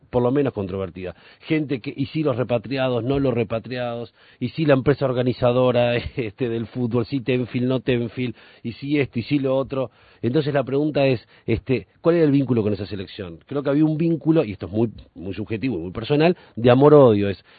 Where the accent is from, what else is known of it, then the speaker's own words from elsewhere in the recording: Uruguay; como somos uruguayos, compramos abajo y lo ponemos en el frigobar